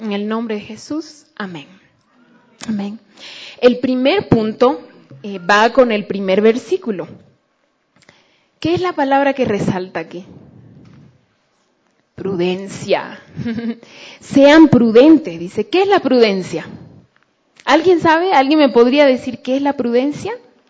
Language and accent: Spanish; Beni, Bolivia; now in La Paz, Bolivia; yo crecí en el Beni, en el Oriente. En el Oriente, y no en un pueblo grande, sino en un pueblo bien chiquitito.